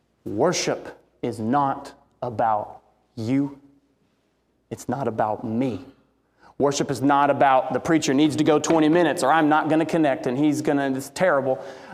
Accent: Southern United States, United States; I'm a Southerner.

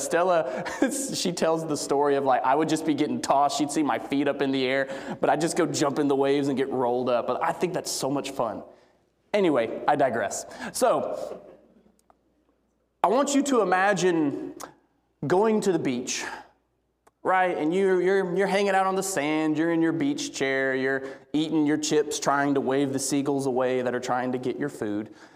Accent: Alabama, United States; I'm more of a Gulf guy. I grew up in Alabama, so I prefer going to Florida.

